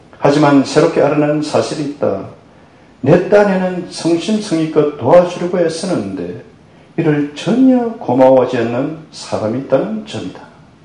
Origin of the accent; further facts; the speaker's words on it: South Korea; also born or lived in Seoul; 저는 바닷가가 보이는 어촌에서 자랐습니다.